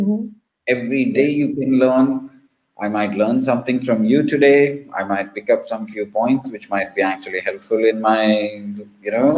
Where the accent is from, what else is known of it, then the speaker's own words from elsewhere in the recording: Assam, India; born there; I was born in India, in Assam.